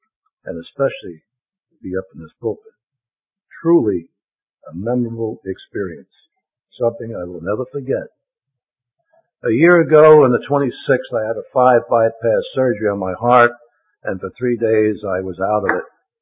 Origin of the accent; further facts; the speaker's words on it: United States; I'd like to say that as my wife and I come from America, we do not have such a gathering as we have today.